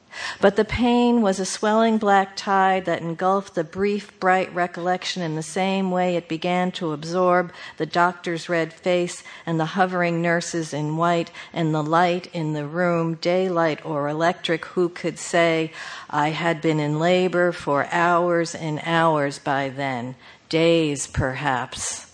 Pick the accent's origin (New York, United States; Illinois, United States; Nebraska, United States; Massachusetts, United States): New York, United States; When I was growing up on Long Island, I believed that in order to be a grandparent, you had to have an accent.